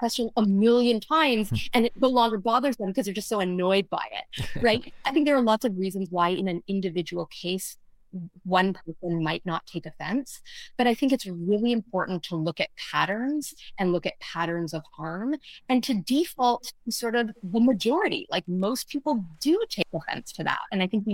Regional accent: Canada; so I'm also Canadian

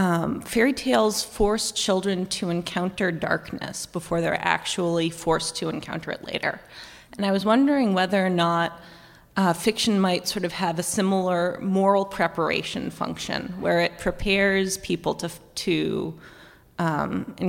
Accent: Larkspur, California, United States; I'm from Larkspur, California.

